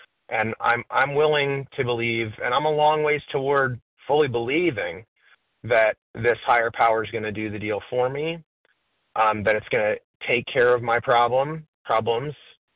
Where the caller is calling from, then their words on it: Florida, United States; I'm calling from Florida.